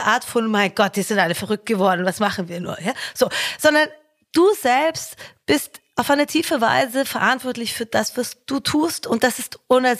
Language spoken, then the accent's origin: German; Germany; Ich meine, ich komme aus Deutschland, die Deutsche Bahn, ich weiß gar nicht, was ich da sagen soll, ja.